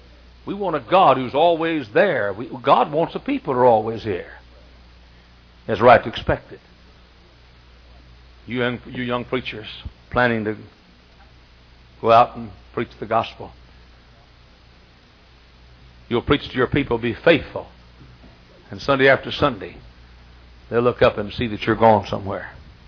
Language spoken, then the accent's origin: English; Dallas, Texas, United States; I can remember when I was a little boy growing up in Fernwood Baptist Church in Dallas, Texas, church where I was saved